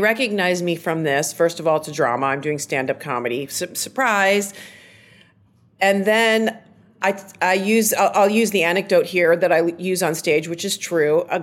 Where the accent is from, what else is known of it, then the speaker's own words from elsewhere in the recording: Trenton, Michigan, United States; because I'm from Trenton, Michigan. I'm from a place, and the expectations of me, a very working class background.